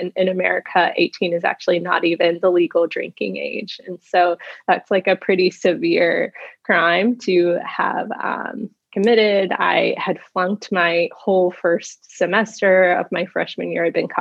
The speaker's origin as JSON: {"language": "English", "region": "California", "country": "United States", "said": "I'm originally from California, and if you have any context or stereotypes for, like, what that is, that's just about right."}